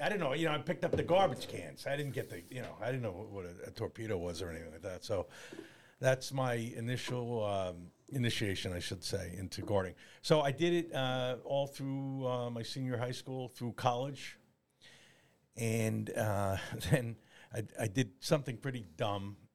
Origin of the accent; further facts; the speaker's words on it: Union, New Jersey, United States; First of all, I was born in Jersey City. I grew up in Union, graduated Union High School in 1977.